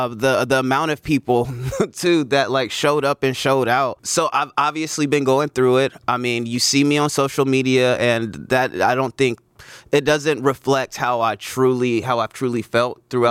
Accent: Ohio, United States; I'm from Ohio, and we started at the beginning of October.

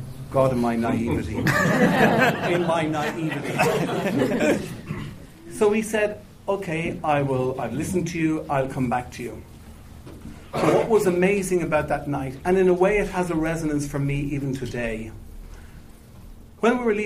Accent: Ireland; Well, the first thing to be said was, I'm from the South, and I was working for RTE.

